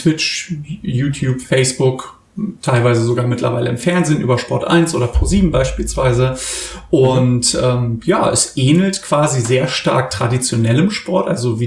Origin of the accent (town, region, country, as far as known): Germany